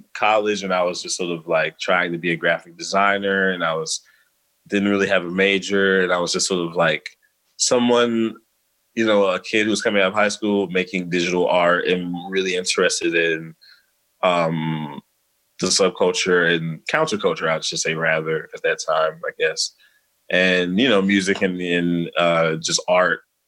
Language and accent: English; Chicago, Illinois, United States; And then, you know, growing up in Chicago, that's how I sort of stumbled into college and went away.